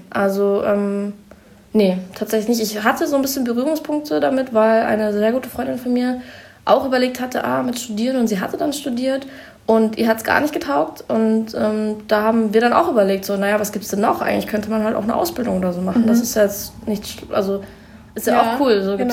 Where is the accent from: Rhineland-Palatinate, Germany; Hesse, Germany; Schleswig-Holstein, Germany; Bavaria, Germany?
Bavaria, Germany; Würzburg; Genau, ich komme ursprünglich aus Würzburg und habe dann meinen Bachelor in Bamberg gemacht. Also ich bin erst in Bayern geblieben.